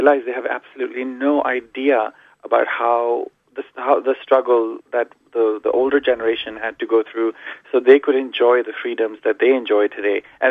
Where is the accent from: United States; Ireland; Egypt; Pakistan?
Pakistan; moved away; also born or lived in Canada; growing up in Pakistan, you only wake up once you 15, you just know nothing, you know.